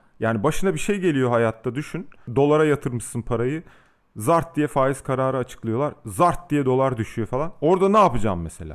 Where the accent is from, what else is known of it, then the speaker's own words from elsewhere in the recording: Gaziantep, Turkey; Ben Gaziantep'te büyümüşüm, sen Eskişehir'de büyümüşsün mesela.